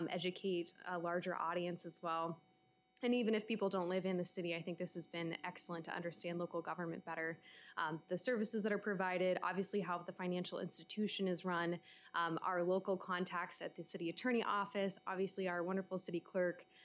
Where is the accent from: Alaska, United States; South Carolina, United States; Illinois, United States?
Alaska, United States; also born or lived in Anchorage; And although I was born in Anchorage, please don't hold that against me, I was raised in Interior Alaska